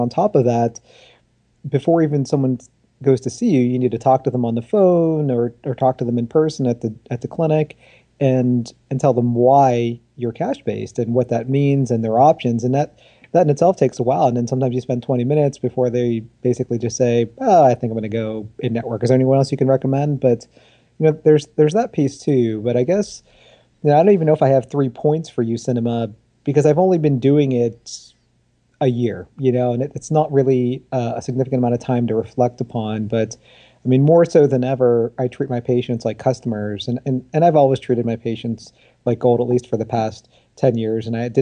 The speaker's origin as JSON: {"language": "English", "country": "United States", "said": "especially by PTs in my home country in the good old US of A."}